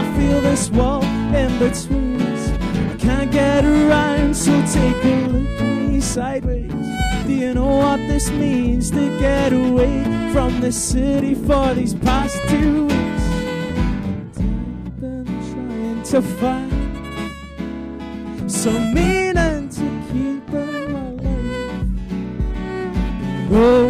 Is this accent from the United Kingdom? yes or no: yes; Scotland, United Kingdom; We're originally from Speyside.